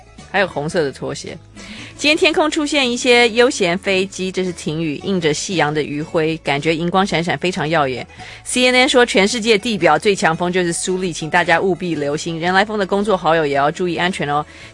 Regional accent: Taiwan; 我们台湾人好像都认为那个香港同胞都比较精打细算一点，

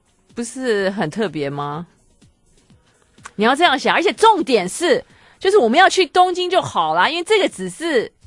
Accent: Taiwan; 我们台湾人是最有人情味的

